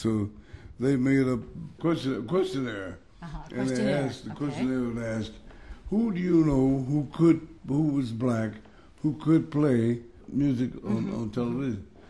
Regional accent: St. Louis, Missouri, United States; Back in my hometown of St. Louis, there was lots of bars.

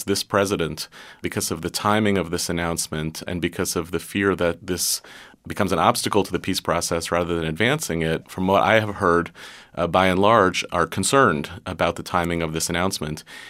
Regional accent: United States; which is an issue that we as American Jews have to think very seriously about.

